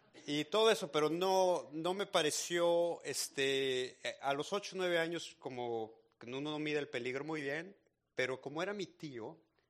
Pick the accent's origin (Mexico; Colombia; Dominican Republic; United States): Mexico; Monterrey, Nuevo León; yo vivo en Monterrey, yo crecí en Monterrey toda mi vida, que es una ciudad en el norte de México. Y pues es una ciudad como cualquier otra en Latinoamérica, tenemos metro, tenemos tráfico, delincuencia, todo.